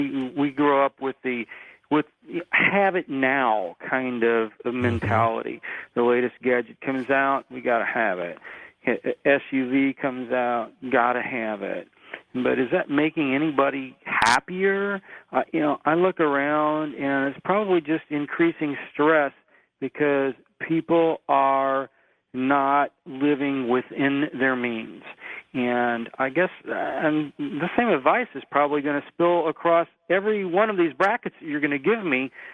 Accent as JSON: {"language": "English", "town": "Danville", "region": "Illinois", "country": "United States", "tie": "born or raised there", "lives_now": "Chicago, United States", "said": "My hometown is actually Danville, Illinois. I've lived in Chicago for close to 30 years now, but I grew up in Danville, Illinois."}